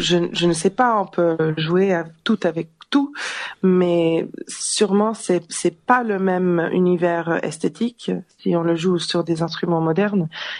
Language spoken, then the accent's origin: French; England, United Kingdom; also born or lived in Italy; Moi, je suis née en Italie, grandi en Angleterre et j'habite actuellement à Londres, entre Londres et Paris.